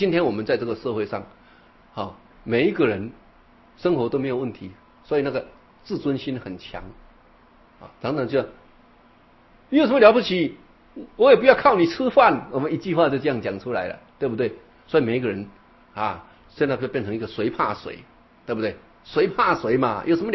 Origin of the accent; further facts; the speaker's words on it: Taiwan; 我们台湾话叫头大面树空，